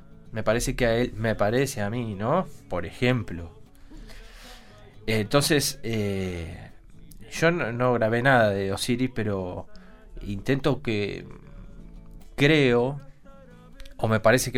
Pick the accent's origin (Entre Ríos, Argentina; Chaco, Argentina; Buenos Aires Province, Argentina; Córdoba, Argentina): Buenos Aires Province, Argentina; Carmen de Patagones; De Carmen de Patagones, sí.